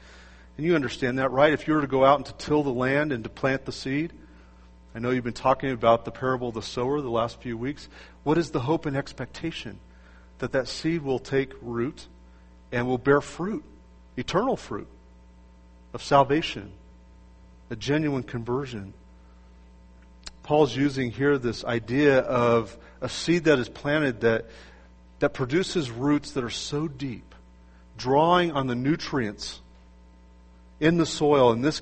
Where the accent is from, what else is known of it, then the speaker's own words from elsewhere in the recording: California, United States; I'm from California. We live in earthquake country.